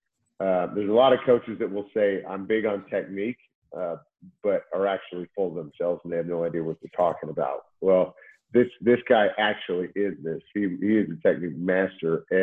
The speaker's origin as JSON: {"language": "English", "region": "Washington", "country": "United States", "said": "had a lot of great just from the west side of the States, because I was from Washington State, had a lot of West Side interest"}